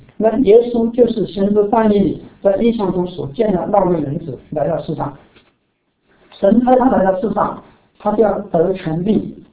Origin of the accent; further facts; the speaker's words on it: China; 那作为中国人，我们都应该感到自豪，为自己的国家感到自豪